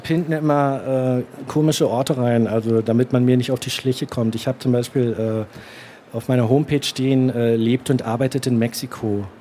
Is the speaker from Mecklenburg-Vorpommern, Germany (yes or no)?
yes; Stralsund, Mecklenburg-Vorpommern, Germany; now in Leipzig, Germany; Ich stamme ja aus Stralsund.